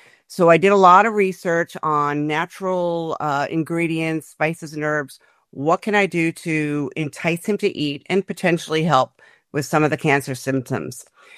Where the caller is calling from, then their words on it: Alexandria, Virginia, United States; I'm coming from Alexandria, Virginia, and we had an 80 degree day yesterday, and we're back down in the 50s and rainy.